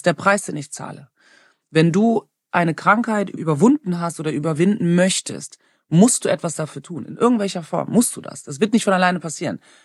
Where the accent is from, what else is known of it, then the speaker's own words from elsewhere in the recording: Germany; ich halb schwarz bin, würde ich mal sagen. Ne? Weil ich bin halt in Deutschland aufgewachsen. Ich bin aber, mein Vater ist aus Kamerun. Ich bin halt eine Deutsche mit sichtbarem Migrationshintergrund.